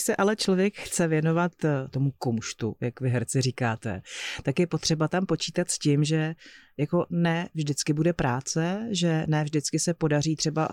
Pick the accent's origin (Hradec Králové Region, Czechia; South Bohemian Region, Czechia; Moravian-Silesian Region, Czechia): Hradec Králové Region, Czechia; Vrchlabí; tak já jsem z Vrchlabí, což není daleko.